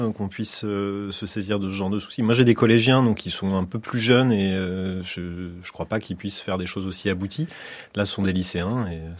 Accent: Paris, Île-de-France, France; born there; moi je suis né à Paris

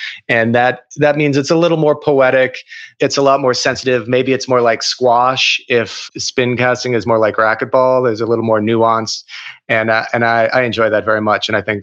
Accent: Minneapolis, Minnesota, United States; I grew up in Minneapolis, and we have a cabin on a lake in Wisconsin

